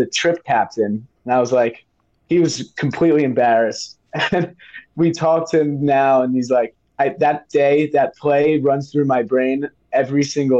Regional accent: Baltimore, Maryland, United States; We're from Baltimore and big boat culture there.

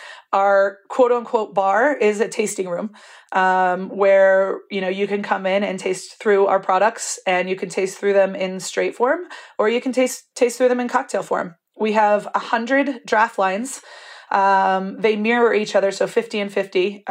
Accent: Napa, California, United States; And I grew up in Napa and I wanted to be a winemaker, and I've worked at wineries.

